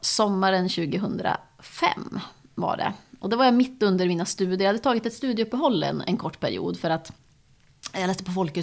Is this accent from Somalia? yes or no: no; Norrland, Sweden; Kanske jag kommer från norra Sverige, tycker det är viktigt att hela Sverige ska leva och så.